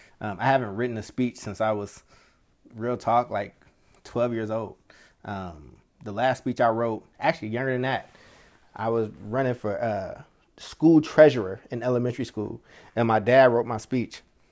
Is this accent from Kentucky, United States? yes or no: yes; Kentucky, United States; now in California, United States; when I moved to California from Kentucky, my accent was so thick, I had to relearn how to speak